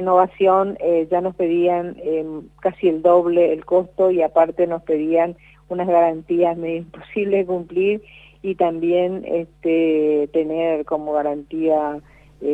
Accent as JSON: {"language": "Spanish", "country": "Paraguay", "said": "Entonces somos muchos los paraguayos que debemos mucho a la Argentina"}